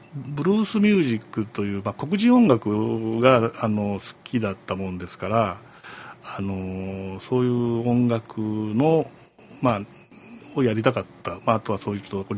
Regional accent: Hyogo, Japan; born there; moved away as an adult; now in Kyoto, Japan; 私は兵庫県の生まれなんです。で、学生の時に京都に来ましてですね

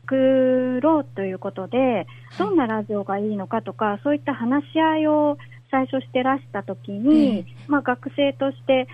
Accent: Uji, Kyoto, Japan; 一つが私の地元の宇治にもできまして

